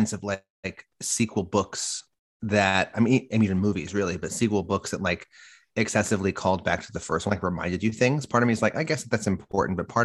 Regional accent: New York, United States; Amy, I don't know if you know, but I grew up on the Upper West Side.

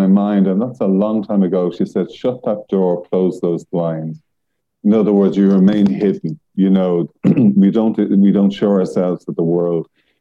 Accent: Dublin, Leinster, Ireland; I come from Dublin, and I grew up in an alcoholic household

